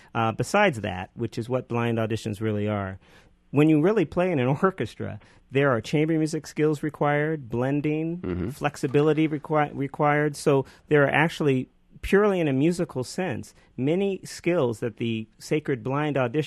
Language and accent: English; Los Angeles, California, United States; Quickly, I'm from Los Angeles, and when I grew up in the pre-Prop 13 era out in California, for those who know, that's when music was really ripped out of the schools